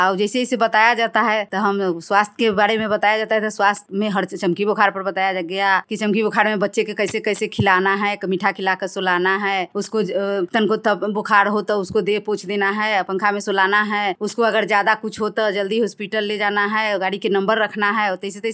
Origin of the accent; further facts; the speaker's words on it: Bihar, India; मैं सुस्ता पंचायत से हूं।